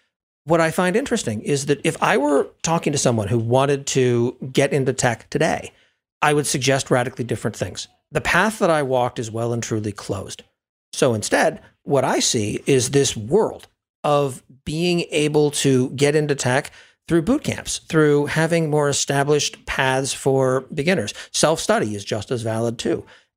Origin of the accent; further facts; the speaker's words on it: Maine, United States; I grew up in a small town in Maine.